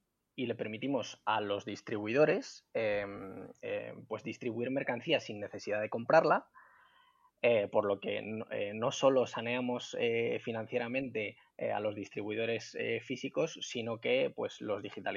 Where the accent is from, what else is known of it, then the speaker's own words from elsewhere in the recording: Madrid, Community of Madrid, Spain; accent: Madrid; now in Granada, Spain; Yo soy de Madrid, no sé si se notará en el acento